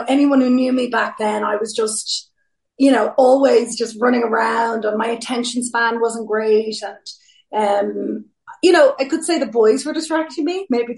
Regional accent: Greystones, Leinster, Ireland; I probably would start by saying I grew up in Greystones, born in the 70s and reared in the 80s. And it was a very different place to the one it is now, much quieter.

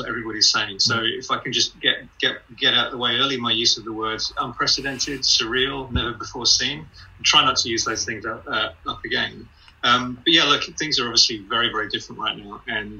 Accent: United Kingdom; now in Australia; which I'd make from Australia, I'm from the UK originally, it's not a speech impediment, that's where my accent comes from.

